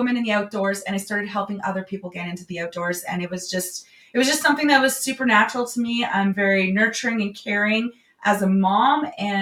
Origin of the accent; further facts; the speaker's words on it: Ontario, Canada; I was born and raised in Northern Ontario, hunting and fishing, grew up doing it with my dad and raised my boys the same way.